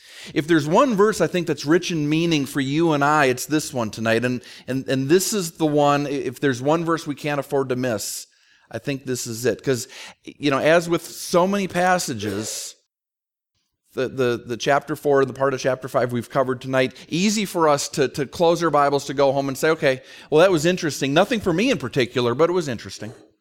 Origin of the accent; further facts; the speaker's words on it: South St. Paul, Minnesota, United States; I get that from growing up in South St. Paul, Minnesota. My parents were from there. I grew up right over the line, but might as well have grown up there.